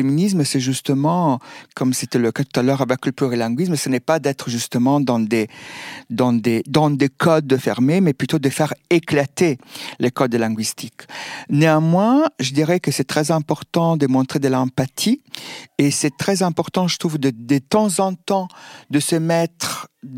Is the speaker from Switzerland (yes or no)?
no; Italy; French is a second language; now in France; je viens d'Italie, je suis venue en France.